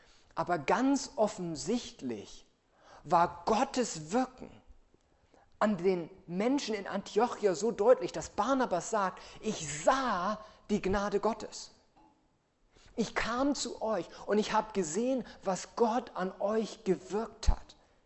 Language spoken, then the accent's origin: German; Hamburg, Germany; ich komme selber aus Hamburg, auch eine Großstadt.